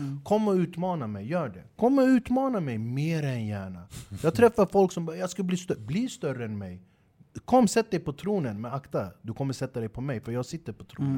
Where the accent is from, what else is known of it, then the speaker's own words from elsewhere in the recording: Flemingsberg, Stockholm County, Sweden; När jag växte upp i Flemsberg